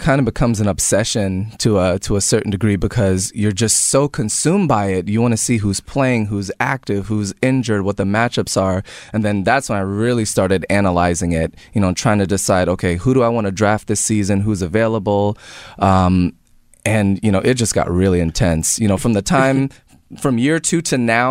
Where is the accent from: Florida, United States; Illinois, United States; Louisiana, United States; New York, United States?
Florida, United States; Tampa; I was a Tampa Bay Buccaneers fan just growing up in Tampa.